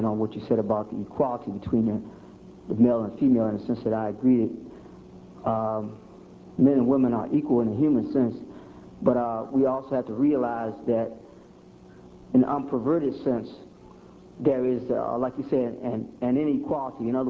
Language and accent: English; Kosciusko, Mississippi, United States